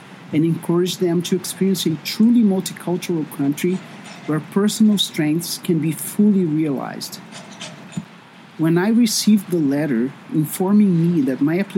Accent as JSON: {"language": "English", "country": "Brazil", "lives_now": "Canada", "said": "My home country of Brazil"}